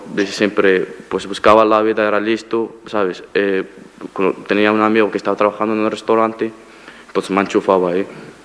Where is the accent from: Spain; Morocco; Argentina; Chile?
Morocco; Como que soy marroquí, pues debe decir, bueno, de mierda, no sé qué.